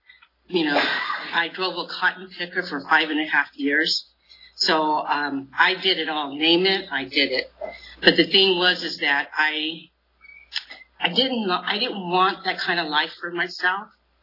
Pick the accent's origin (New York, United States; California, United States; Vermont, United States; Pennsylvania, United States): California, United States; Corcoran; also born or lived in Hanford; I'm from Corcoran. That's my hometown. I grew up in Corcoran. Born in Hanford, raised in Corcoran, came to Visalia to come shop for our school clothes.